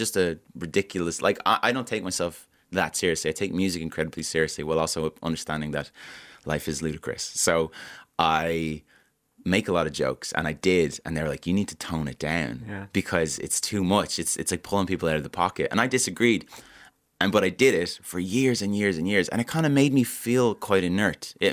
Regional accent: Malahide, Leinster, Ireland; because I grew up in Malahide.

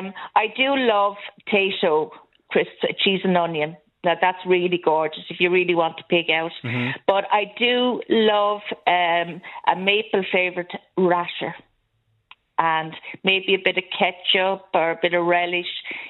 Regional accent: Waterford, Munster, Ireland; I'm from the Dacia. And for people who don't know what the Dacia is, Waterford. I'm from Waterford City.

